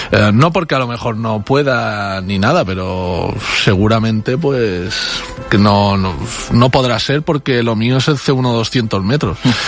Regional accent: Pollença, Balearic Islands, Spain; venimos de la isla de Mallorca, del norte de Pollensa, un pueblecito de 17.000 habitantes, allí empezamos

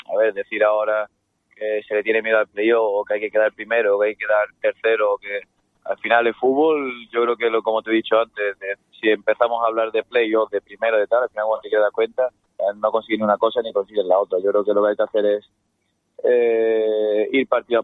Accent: Málaga, Andalusia, Spain; yo soy de Málaga, pero toda la familia de parte de mi padre son guineanos, así que yo desde pequeño, pues bueno, siempre he estado muy arraigado a Guinea Ecuatorial

